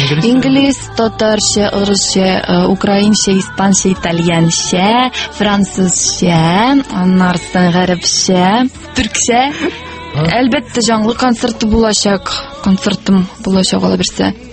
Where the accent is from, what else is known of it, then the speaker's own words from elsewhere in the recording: Yershov, Saratov Oblast, Russia; born there; Ершов шәһәре. Анда тудым.